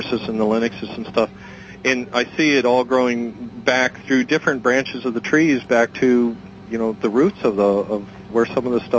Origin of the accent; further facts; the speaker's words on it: New Jersey, United States; oh crap, I'm from Jersey.